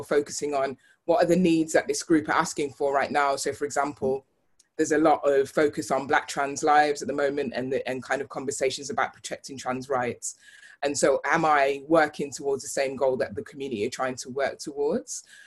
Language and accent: English; Birmingham, West Midlands, United Kingdom; now in Manchester, United Kingdom; So I'm from Birmingham. I live in Manchester now, but, you know, repping both the cities.